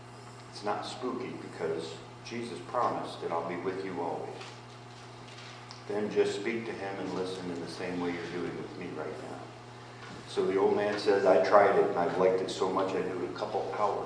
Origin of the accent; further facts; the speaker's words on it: Pennsylvania, United States; They go all the way to my hometown in Pennsylvania.